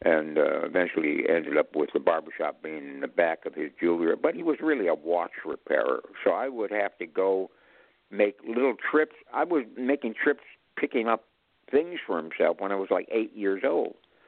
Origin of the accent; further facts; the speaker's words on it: Chicago, Illinois, United States; He was from Chicago. I was from Chicago.